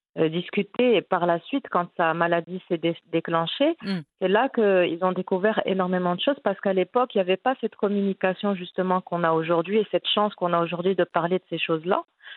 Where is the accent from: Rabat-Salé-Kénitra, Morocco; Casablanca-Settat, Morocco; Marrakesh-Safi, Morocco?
Casablanca-Settat, Morocco; Casablanca; born there; Alors, je suis née à Casablanca en 85 et mon frère aîné avait à l'époque 8 ans.